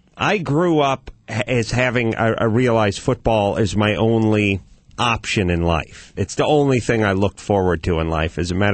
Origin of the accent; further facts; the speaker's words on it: North Hollywood, California, United States; growing up in North Hollywood, I didn't even know a person that owns skates.